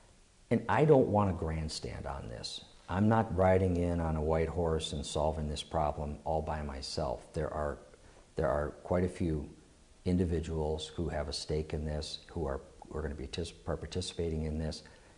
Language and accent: English; Wisconsin, United States; You know, I grew up in the Milwaukee suburbs, but you don't really know.